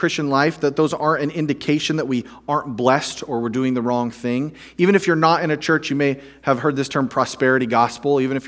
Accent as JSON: {"language": "English", "town": "Dallas", "region": "Texas", "country": "United States", "tie": "born or raised there", "said": "I grew up in Dallas"}